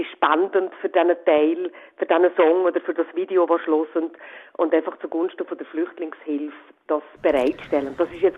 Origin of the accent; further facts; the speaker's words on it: Switzerland; Wir haben früher als Schweizer unser Land müssen verlassen.